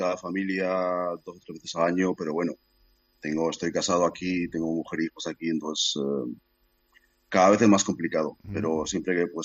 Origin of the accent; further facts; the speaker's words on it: Pamplona, Navarre, Spain; now in Barcelona, Spain; De Pamplona.